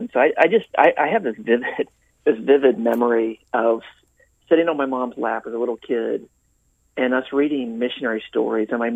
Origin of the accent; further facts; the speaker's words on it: Indiana, United States; Yeah, just south of Fort Wayne, Indiana, actually. And so actually up in the middle of the Amish, up in Indiana. And so I'm the last of 6 kids and grew up on a farm up there in Indiana.